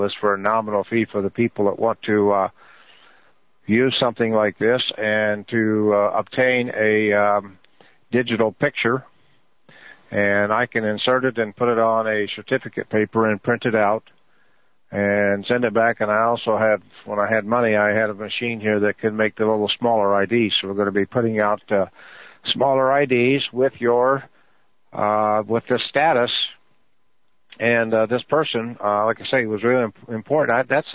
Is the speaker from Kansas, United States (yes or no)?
yes; Kansas, United States; like I'm a Kansan. Which means my native country, my nationality, is I'm from Kansas.